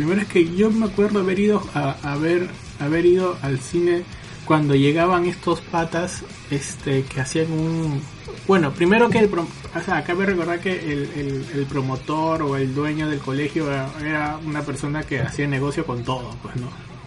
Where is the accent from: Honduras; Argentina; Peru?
Peru; Trujillo, La Libertad; Nosotros, bueno, somos de Trujillo, de la Libertad, y nos íbamos los 3 meses de vacaciones.